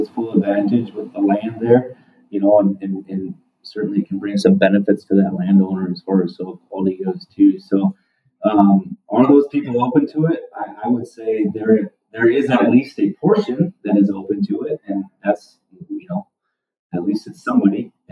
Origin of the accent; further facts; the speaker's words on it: Minnesota, United States; So like I said, I grew up in Northwest Minnesota, Northwest of Pipestone, and live there currently now.